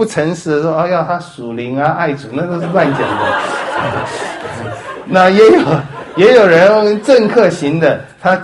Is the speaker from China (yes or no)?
no; Taiwan; 我想我们从台湾来的有很多经验